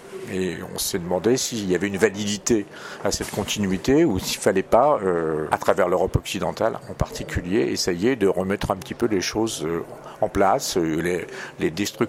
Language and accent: French; Paris, Île-de-France, France; Moi je suis parisien.